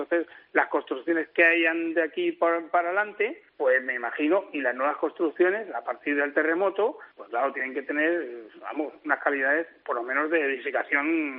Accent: San Sebastián, Basque Country, Spain; No, yo soy de San Sebastián, yo soy de Guipúzcoa.

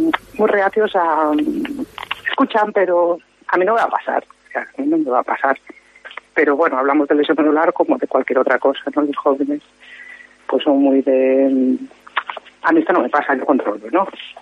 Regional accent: Galicia, Spain; Y aquí como gallegos, pues utilizar el oficial de Galicia, sentidiño.

